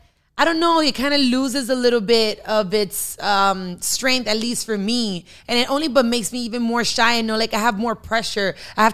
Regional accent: Miami, Florida, United States; I am an artist. I am Dominican born and raised in Miami. I am an activist for the Afro-Latino community.

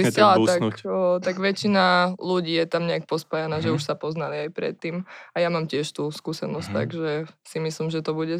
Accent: Sereď, Trnava Region, Slovakia; born there; now in Bratislava, Slovakia; ale to som ešte teda bývala v Seredi, v mojom rodisku

